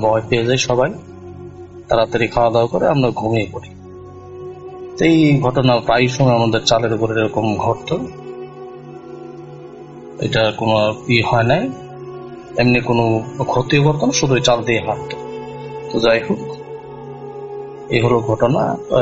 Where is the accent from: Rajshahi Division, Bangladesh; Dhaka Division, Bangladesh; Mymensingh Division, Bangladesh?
Mymensingh Division, Bangladesh; Phulbaria; আমার বাড়ি ময়মনসিংহ জেলা ফুলবাড়িয়া থানা রাঙামাটি ইউনিয়ন একটা গ্রাম।